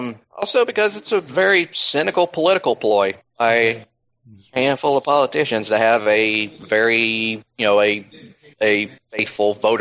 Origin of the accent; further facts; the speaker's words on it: Georgia, United States; But anyway, next up in my home state of Georgia, oh boy, our bill went into effect.